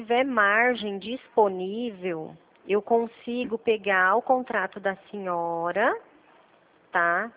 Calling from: Presidente Prudente, São Paulo, Brazil; Eu falo de Presidente Prudente, São Paulo.

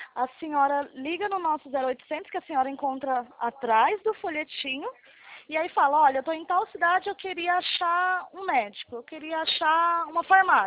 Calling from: Florianópolis, Santa Catarina, Brazil; Não, eu falo aqui de Florianópolis.

